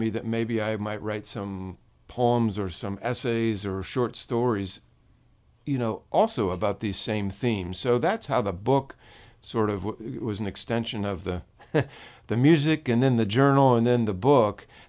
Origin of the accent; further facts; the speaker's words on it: Indiana, United States; born there; Of course, I wasn't. I was born in Indiana.